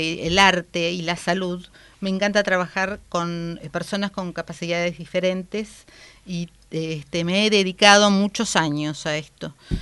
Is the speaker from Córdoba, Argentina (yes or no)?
no; La Plata, Buenos Aires Province, Argentina; Y la ciudad de La Plata, sí, que es de donde vengo.